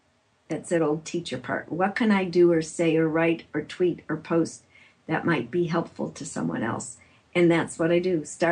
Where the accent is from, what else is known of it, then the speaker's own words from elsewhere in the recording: Chicago, Illinois, United States; I'm from Chicago. I'll talk about deep dish pizza for an hour.